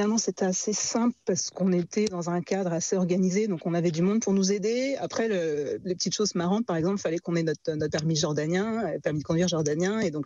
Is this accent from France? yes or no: yes; France; en tant que Français